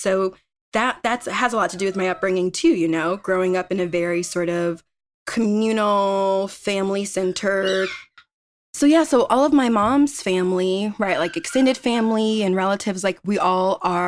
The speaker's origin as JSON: {"language": "English", "town": "Inglewood", "region": "California", "country": "United States", "said": "So I'm from Inglewood, which really, like, if you are an LA person, LA native, it's just LA, really."}